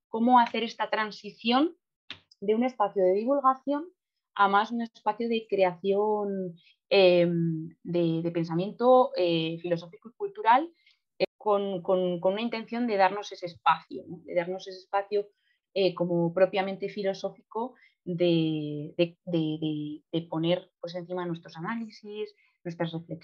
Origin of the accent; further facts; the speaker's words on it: Madrid, Community of Madrid, Spain; Pues yo también soy de Madrid, soy de un barrio que se llama Tetuán, que está en el norte de Madrid, pero lo llaman el sur del norte.